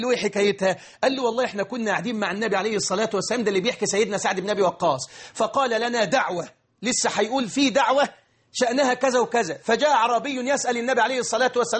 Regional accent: Egypt; بلدنا مصر

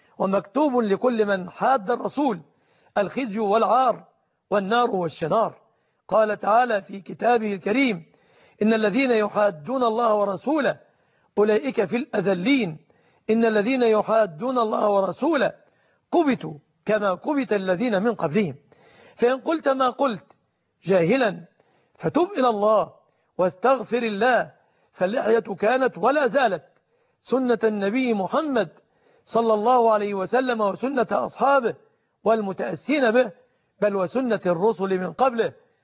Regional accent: Egypt; بلادنا مصر

